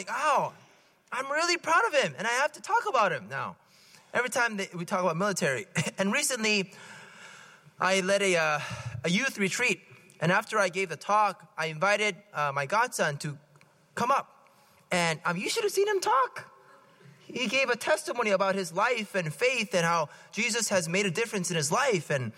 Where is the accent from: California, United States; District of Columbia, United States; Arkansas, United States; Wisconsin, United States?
California, United States; Palo Alto; No, I'm actually local. Like, I'm from Palo Alto. I mean, I'm not Campbell, but I'm from Palo Alto, and my parents, they're there.